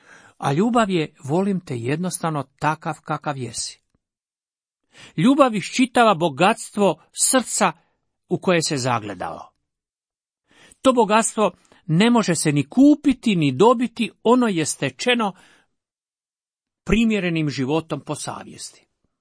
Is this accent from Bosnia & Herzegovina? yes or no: no; Dalmatia, Croatia; ono što bi rekli kod nas u Dalmaciji